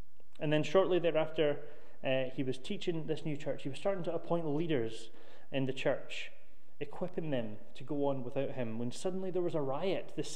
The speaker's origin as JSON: {"language": "English", "town": "Ayr", "region": "Scotland", "country": "United Kingdom", "tie": "born or raised there", "said": "I grew up in Ayr, a seaside town, as you know, just up the coast, and though I grew up by the sea, I never really appreciated it as a young person, because it was normal."}